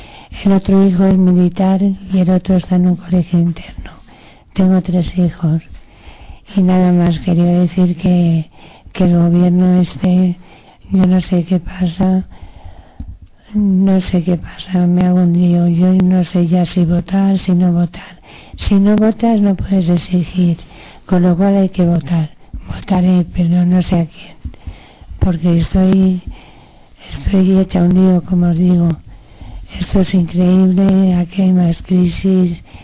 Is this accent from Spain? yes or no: yes; Spain; Nosotros nos tenían que tratar un poco mejor, ya que somos de España.